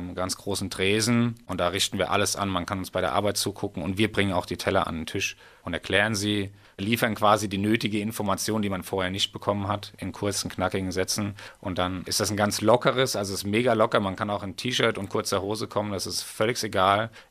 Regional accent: Ebernburg, Rhineland-Palatinate, Germany; also born or lived in Bad Kreuznach; Also ich komme aus Bad Kreuznach oder bin in Bad Kreuznach geboren und bin im schönen Ebernburg aufgewachsen.

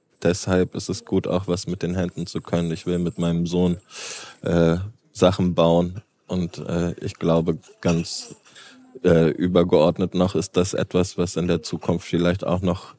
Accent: Bavaria, Germany; an den Ort zurück, wo ich herkomme, was ich fast vergessen habe, nämlich Bayern

